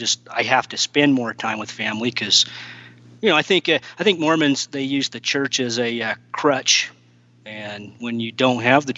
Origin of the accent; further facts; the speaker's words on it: Weston, Idaho, United States; I grew up in Weston, Idaho, which is just north of Logan, Utah.